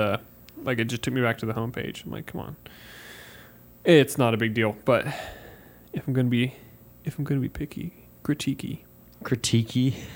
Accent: United States; I'm an American.

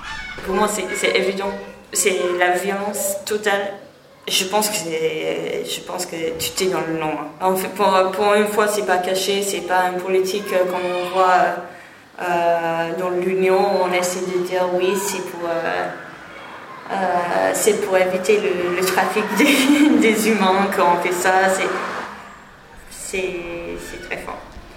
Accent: United Kingdom; Vous êtes d'où? Je suis britannique.

